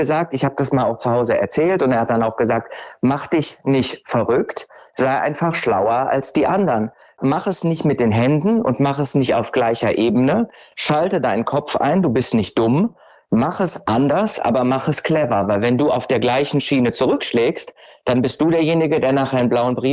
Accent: Düsseldorf, North Rhine-Westphalia, Germany; Ich bin in Düsseldorf geboren, also in Deutschland, und bin da eigentlich auch ganz behütet aufgewachsen mit Mutter, Vater, eine 3 Jahre jüngere Schwester.

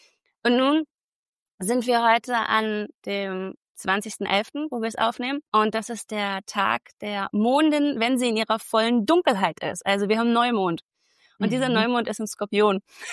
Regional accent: Hamburg, Germany; Ich bin Hamburgerin, in Eppendorf.

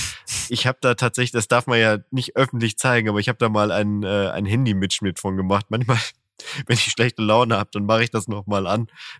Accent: North Rhine-Westphalia, Germany; Und ich bin ja geborener Ostwestfale, ne?

